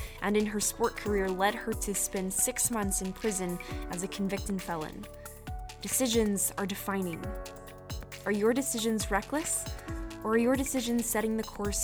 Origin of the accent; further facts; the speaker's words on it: Oklahoma, United States; Even though I'm from Oklahoma, I think most people around the nation have seen or at least heard of the Texas FFA truck